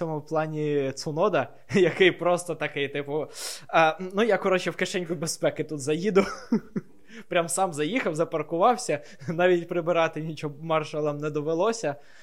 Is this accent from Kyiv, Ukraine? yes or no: no; Kharkiv, Kharkiv Oblast, Ukraine; Я вже думав, доведеться згадувати, що я з Харкова з Салтівки.